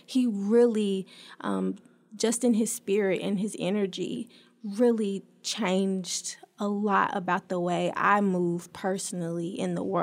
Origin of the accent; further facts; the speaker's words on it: Little Rock, Arkansas, United States; someone who's always moving in the community and who loves where I'm from Little Rock, I felt the weight of that community